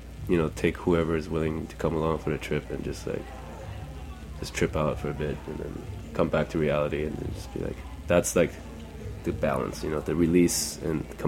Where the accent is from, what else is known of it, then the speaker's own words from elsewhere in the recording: Taiwan; accent: Taiwanese; Which is kind of unfortunate because I'm not from there. I'm from Taiwan.